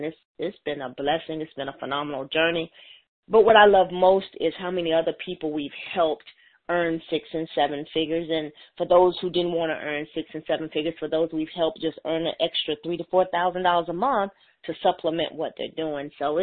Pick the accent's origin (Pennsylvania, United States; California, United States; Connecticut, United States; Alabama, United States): Alabama, United States; moved away; I was living in Atlanta, Georgia at the time. I moved there from Alabama, which is where I'm originally from.